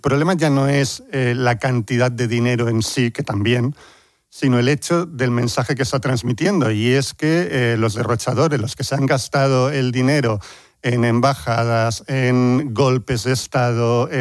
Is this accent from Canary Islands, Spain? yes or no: no; Catalonia, Spain; yo soy catalán, no lo había oído en mi vida